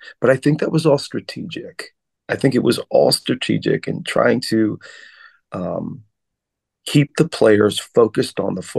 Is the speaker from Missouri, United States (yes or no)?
yes; St. Louis, Missouri, United States; We're from St. Louis, Missouri. We don't have a franchise anymore